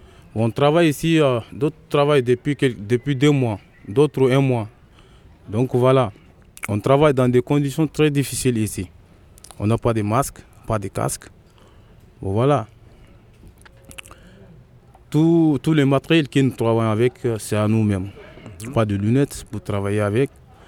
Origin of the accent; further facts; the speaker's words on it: Mali; Je suis l'un des occupants, je suis malien, on est au nombre de 25 personnes ici, on est tous maliens.